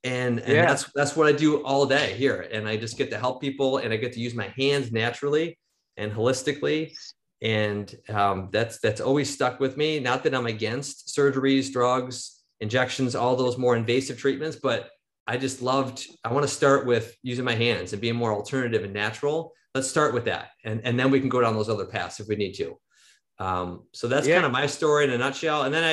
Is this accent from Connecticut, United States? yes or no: no; Angola, New York, United States; born and raised in Angola, New York, south of Buffalo, small town USA.